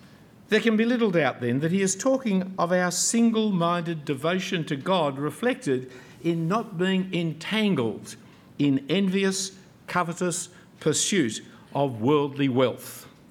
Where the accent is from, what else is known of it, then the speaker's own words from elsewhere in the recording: Australia; here, friends, is the problem facing Australian Christians today. Of course, we've got many problems as Australian Christians